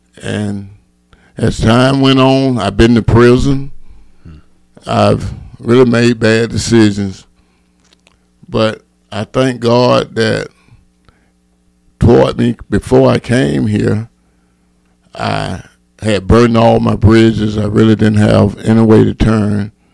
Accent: Union Springs, Alabama, United States; I grew up in Union Springs, Alabama. It's a small town. I'm 58 years old

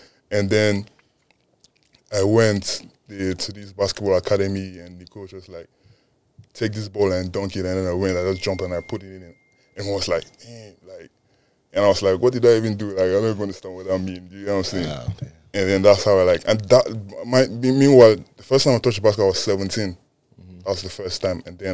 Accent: Nigeria; because growing up in Nigeria, the, like, I think I would say the national sport there is football.

